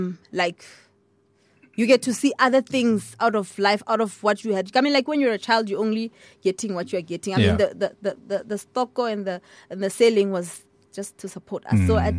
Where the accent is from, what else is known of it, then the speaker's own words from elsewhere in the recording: Malibitsa, Limpopo, South Africa; So in a village called Malibitsa.